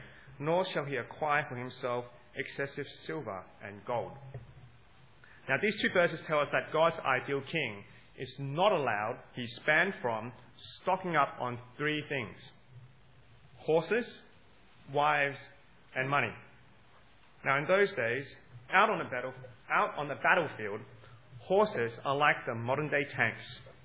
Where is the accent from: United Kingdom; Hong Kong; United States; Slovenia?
Hong Kong; Now, I grew up in Hong Kong